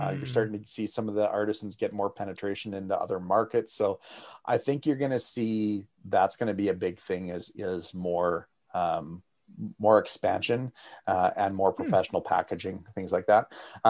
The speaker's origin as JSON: {"language": "English", "country": "Canada", "said": "And as a Canadian"}